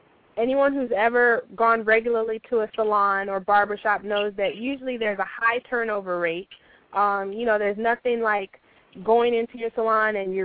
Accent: Washington, District of Columbia, United States; now in Tampa, United States; All right. I am in Tampa now, but I'm from Washington, D.C.

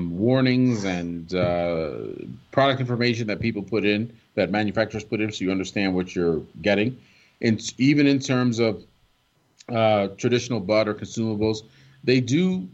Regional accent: New York, United States; I've seen people, you know, growing up in New York, down a six pack and then hospitalize their whole family.

